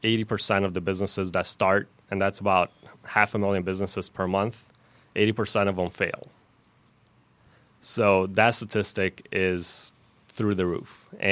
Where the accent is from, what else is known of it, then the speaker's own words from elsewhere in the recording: Chicago, Illinois, United States; accent: mix; also born or lived in Romania; I guess my accent is a mix. I was born in Romania, but came here at a young age, and I lived in Chicago up until about a year ago. So it's kind of a mix of accents there.